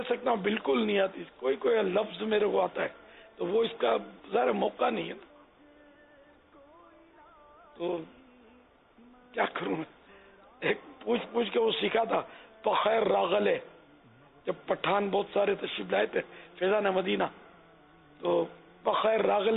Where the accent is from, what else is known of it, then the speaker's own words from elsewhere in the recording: Karachi, Sindh, Pakistan; born there; اور میں پھر کراچی آئے, تو کراچی میں پیدا ہوا.